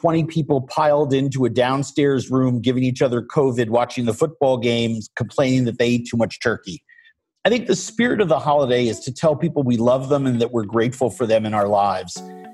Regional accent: New York, United States; So I'm a New Yorker, mm-hmm. Born and bred.

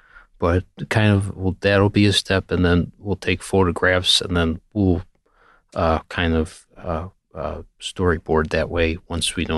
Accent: Buffalo, New York, United States; it feels a little bit like where I grew up in Buffalo too.

